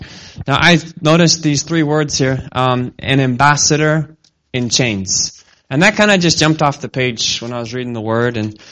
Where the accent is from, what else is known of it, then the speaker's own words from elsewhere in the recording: Kenya; I grew up in Kenya, East Africa